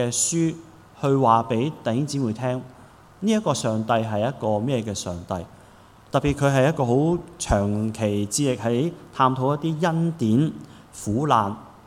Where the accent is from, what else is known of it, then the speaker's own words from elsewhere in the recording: China; 喺我哋中国人里面有一句说话，大家都好熟悉嘅